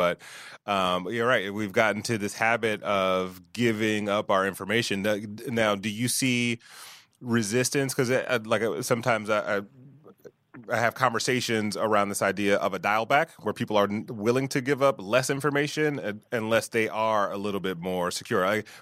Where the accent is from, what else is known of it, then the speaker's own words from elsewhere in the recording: Detroit, Michigan, United States; I grew up in Detroit, so there's a lot of people I avoid.